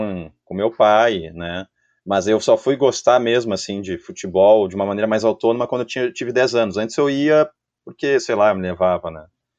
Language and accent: Portuguese; Porto Alegre, Rio Grande do Sul, Brazil; now in Pelotas, Brazil; Eu sou de Porto Alegre, né? Eu vim para Pelotas faz, né, 10 anos, mas enfim, né, boa parte da minha vida passei em Porto Alegre.